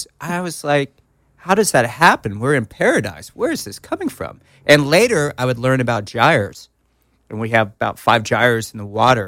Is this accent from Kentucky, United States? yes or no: no; Laguna Beach, California, United States; I grew up in Laguna.